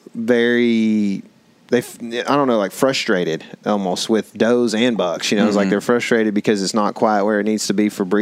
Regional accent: Texas, United States; you know, we're from Texas, so the Midwest is far

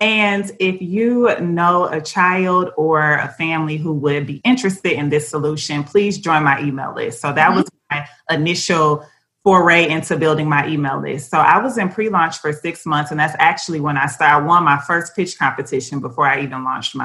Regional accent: Detroit, Michigan, United States; when Sub Summit had their very first summit in my hometown, Detroit, which is also where they're from

